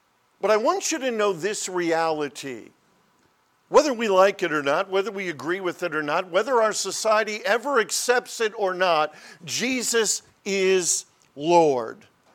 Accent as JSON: {"language": "English", "country": "United States", "said": "has always been difficult for us as Americans to get our minds around. As American people, we have always been resistant to the idea that someone is ruling over us."}